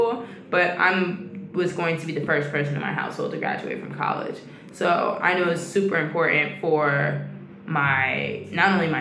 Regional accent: Atlanta, Georgia, United States; And I'm like, you know, I'm from Atlanta. And first people are like, oh, what part? And I'm like, no, I'm actually from Atlanta. Like, my address has Atlanta in it.

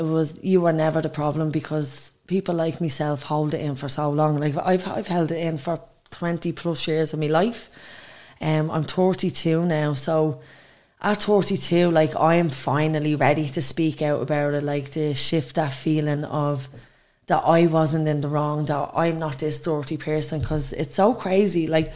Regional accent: Dublin, Leinster, Ireland; I come from Dublin. Dublin 1.

